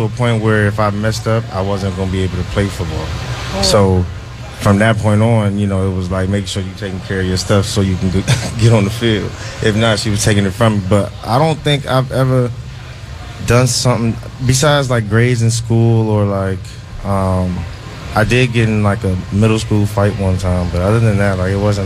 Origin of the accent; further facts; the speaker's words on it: New York, United States; born there; I was born in New York, so I grew up a Giants fan.